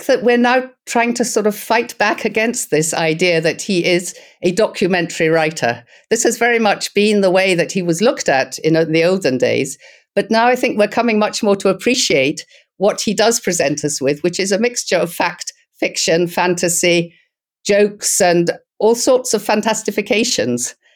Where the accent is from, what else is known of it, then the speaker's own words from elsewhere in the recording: Scotland, United Kingdom; Well, we're both Scottish